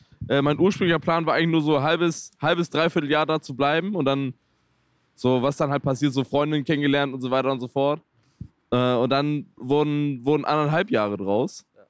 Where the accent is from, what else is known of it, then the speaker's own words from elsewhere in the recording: Schleswig-Holstein, Germany; now in Stuttgart, Germany; ich komm so aus Schleswig-Holstein, da ist jeder so ein bisschen für sich so und es ist so ein bisschen ruhiger. Und kam dann nach Stuttgart